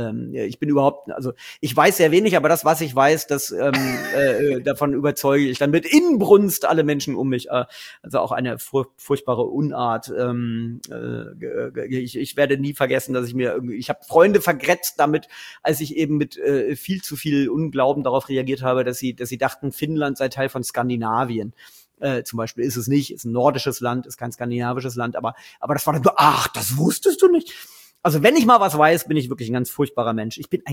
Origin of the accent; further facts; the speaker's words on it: Göttingen, Lower Saxony, Germany; Ich komme ja aus Göttingen, deswegen ist es für mich ein Zurück in meine Heimatregion